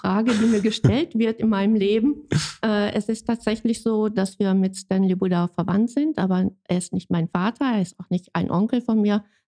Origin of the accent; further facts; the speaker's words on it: Gelsenkirchen, North Rhine-Westphalia, Germany; Gelsenkirchen in Erle. Das ist wirklich meine Heimat und Heimat ist immer da, wo man sich besonders wohlfühlt. Und ich bin im Erler Krankenhaus geboren. Ich bin dort zur Schule gegangen. Ich habe dort geheiratet und ich bin rundum Erlerin, ja.